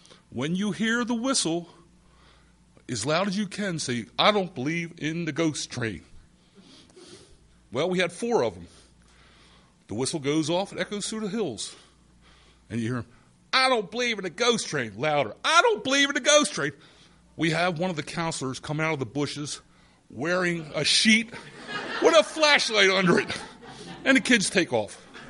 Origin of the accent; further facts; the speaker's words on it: Baltimore, Maryland, United States; I was born and raised in Hollandtown in Baltimore.